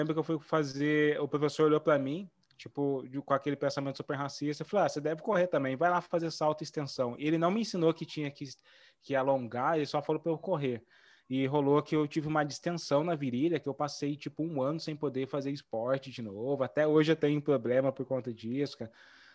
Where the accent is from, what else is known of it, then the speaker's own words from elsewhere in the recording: Brazil; Que eu cresci no Morro de Itagaçaba.